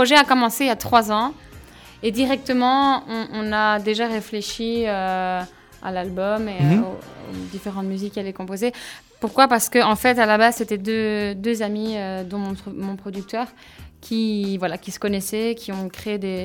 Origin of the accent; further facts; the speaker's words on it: Baudour, Wallonia, Belgium; now in Brussels, Belgium; Alors je suis originaire de Beaudour.